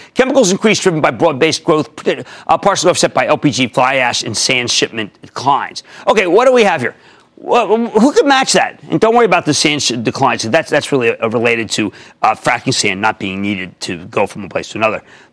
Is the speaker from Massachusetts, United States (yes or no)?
no; New Jersey, United States; I want to go to Barbara in my home state of New Jersey.